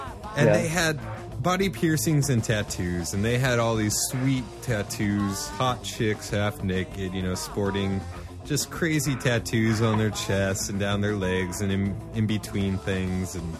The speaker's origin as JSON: {"language": "English", "region": "Scotland", "country": "United Kingdom", "said": "No, I'm Scottish. Hey."}